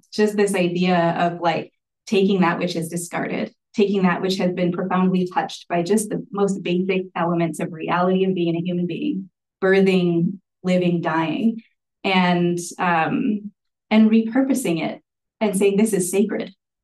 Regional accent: India; And I'm Indian. And so I love feeling when I put the okesa on that I'm clothing myself in a garment that my people in India or people like my people in India would have worn

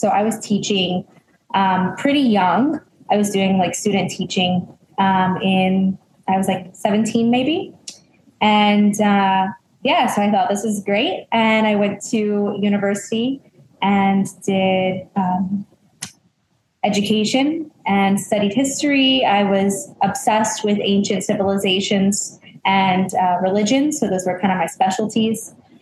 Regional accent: United States; now in Charleston, United States; Yeah, born and raised more in kind of the foothills. So right outside of Charlotte, but very rural at the time. It's now become quite the suburb.

